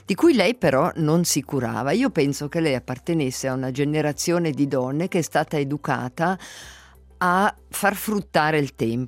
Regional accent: Solduno, Ticino, Switzerland; quando io ero bambina, e io sono di Solduno

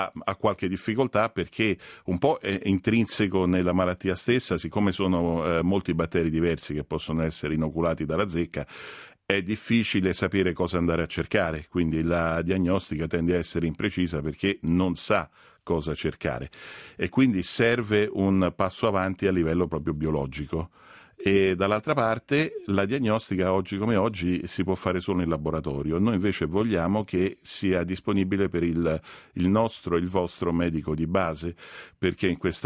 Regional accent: Rome, Lazio, Italy; Sì, io sono romano, sono ingegnere, mi occupo di biomedica da 20 anni

